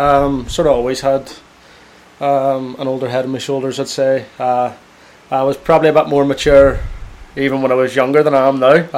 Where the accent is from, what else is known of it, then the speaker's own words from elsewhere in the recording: Garvagh, Northern Ireland, United Kingdom; I'm from Derry. Grew up in a wee town called Garva. Garva was probably someone like myself. It probably wasn't the best place to be brought up. There was goods and bads to it.